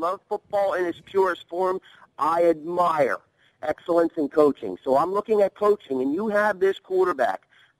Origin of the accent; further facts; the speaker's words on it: Philadelphia, Pennsylvania, United States; I'm born and raised in Philly.